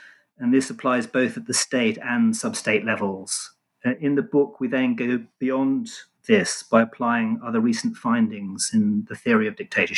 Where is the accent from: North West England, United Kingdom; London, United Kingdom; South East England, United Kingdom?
London, United Kingdom; also born or lived in Israel; Yes, despite my rather exotic name, I was born in London, and apart from a short spell in Israel, was raised and educated in England.